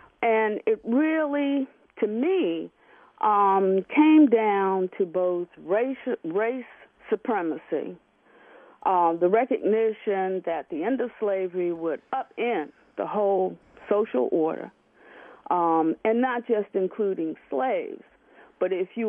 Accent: New Jersey, United States; as I was growing up in New Jersey and went to high school even, and this is, I graduated in 67 from high school

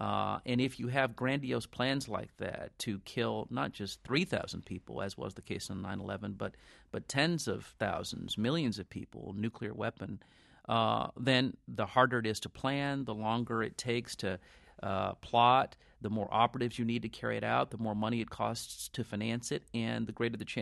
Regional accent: Gulf Coast, United States; particularly in New Orleans and all along the Gulf Coast, and I'm from the Gulf Coast.

